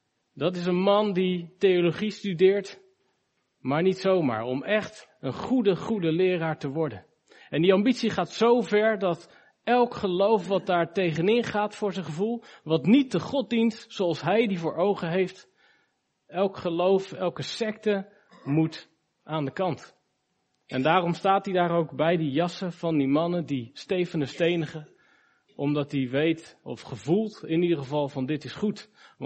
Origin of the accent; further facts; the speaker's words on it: Gouda, South Holland, Netherlands; Ik kom uit Gouda.